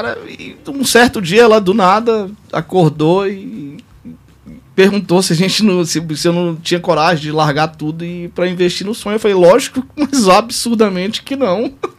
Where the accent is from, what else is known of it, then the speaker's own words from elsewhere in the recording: Brasília, Federal District, Brazil; ou voltava para São Luís, que é a cidade que a gente morava, para montar a cervejaria, ou tinha a opção de Brasília, que eu sou daqui de Brasília, a gente sempre morei minha vida inteira aqui.